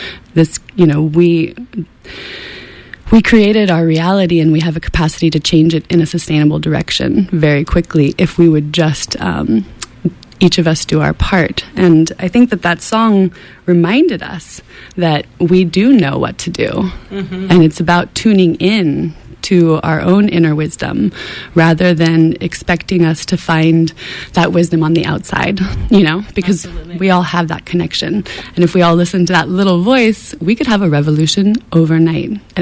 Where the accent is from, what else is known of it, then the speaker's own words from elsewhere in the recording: Paradise, California, United States; also born or lived in Red Bluff; I was raised in the North Valley. I was blessed to attend Paradise Elementary School and then to go to junior high and high school in Red Bluff